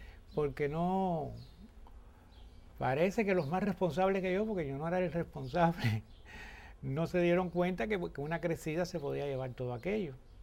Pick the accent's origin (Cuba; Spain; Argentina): Cuba; Havana; yo no había salido de La Habana. Yo nací y me crié en La Habana Vieja, pero yo no sabía, yo no había salido muy mucho de ahí.